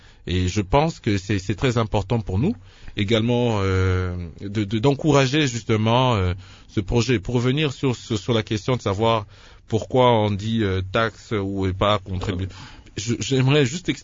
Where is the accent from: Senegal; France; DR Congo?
DR Congo; en tant que Congolais et digne fils de ce pays